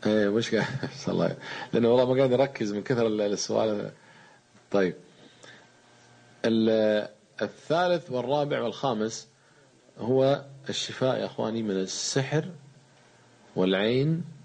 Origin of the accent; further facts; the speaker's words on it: Kuwait; عندنا في الكويت رئيس الحزب الشيوعي في الستينات